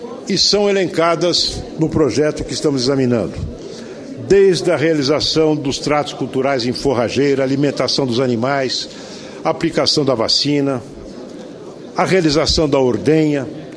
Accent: São Paulo, Brazil; também no meu estado, o estado de São Paulo. Eu vejo. Marcada pela pequena propriedade. Na região de onde eu vim, felizmente não vigorou a escravidão, não vigorou o latifúndio, são pequenas propriedades.

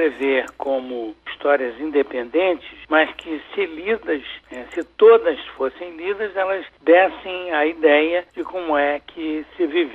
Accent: Macapá, Amapá, Brazil; moved away; Eu saí de Macapá, mas Macapá não saiu de mim.

